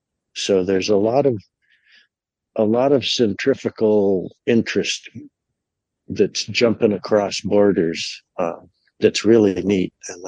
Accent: United States; I'm very American and I just like euphoria.

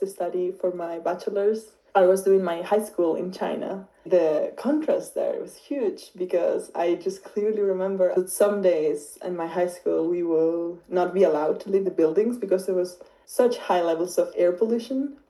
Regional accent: Spain; English is a second language; also born or lived in Chile; now in United States; I was born in Chile, grew up in Spain, and found myself living on MDI thanks to my studies as a human ecologist at College of the Atlantic.

